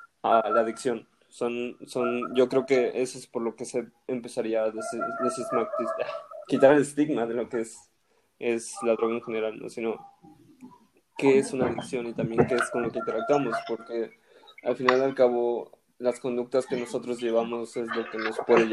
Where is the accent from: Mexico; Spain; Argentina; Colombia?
Mexico; now in Canada; a mí me comentó como yo soy de México, pues me dijo, ah, tú no eres de aquí.